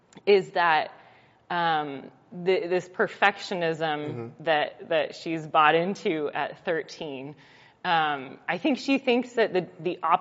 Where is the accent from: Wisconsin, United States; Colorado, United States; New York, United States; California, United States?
Colorado, United States; Colorado Springs; I mean, I grew up in Colorado Springs, so Focus on the Family was a huge part of that, right?